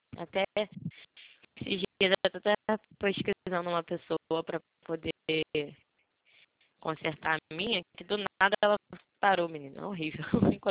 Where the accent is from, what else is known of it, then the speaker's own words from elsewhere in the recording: Rio de Janeiro, Brazil; Eu sou carioca, né? Sou do Rio. O sotaque não esconde muito. Eu sou do Rio, carioca.